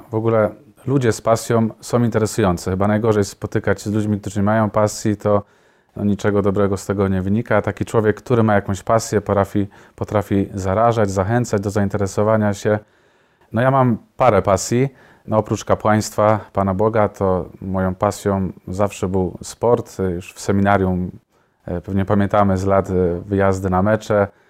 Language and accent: Polish; Ostrzeszów, Greater Poland Voivodeship, Poland; Ja pochodzę z parafii Świętej Jadwigi Królowej w Ostrzeszowie. Za mną już 8 lat kapłaństwa.